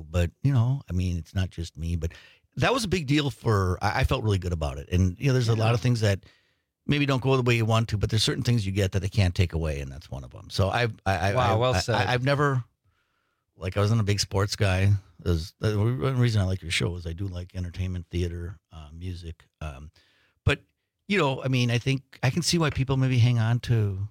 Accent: Two Rivers, Wisconsin, United States; also born or lived in Chicago area; I grew up in Two Rivers, went to school at Roncalli, lived out west for a little while, lived in the Chicago area for a little while. But this is my home and I raised my kids here

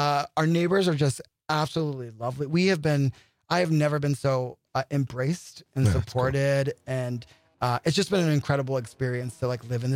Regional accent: East Coast, United States; it wasn't this major city. I'm from the East Coast. That's how I thought.

